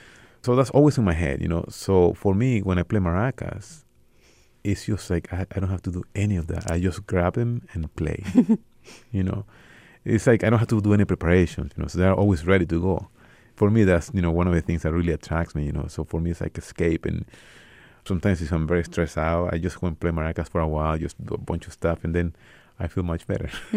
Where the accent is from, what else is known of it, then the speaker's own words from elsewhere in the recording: Guanare, Portuguesa, Venezuela; moved away; he said, well, he's from Guanare, you know, which is my hometown. He's like, I couldn't believe it, you know. So the first time I went back to Venezuela after being here in college